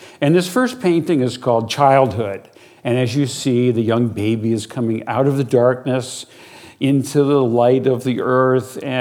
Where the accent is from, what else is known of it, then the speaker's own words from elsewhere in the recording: Syracuse, New York, United States; In my case, I grew up in Syracuse, New York, and this is my neighborhood back in the 1950s, taken from the hill across the street.